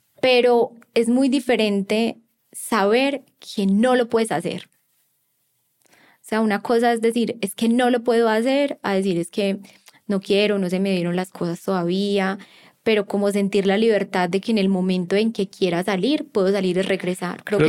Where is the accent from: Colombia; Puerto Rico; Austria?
Colombia; moved away; sobre los que salimos de Colombia, pero que no podemos volver y ahora somos inmigrantes.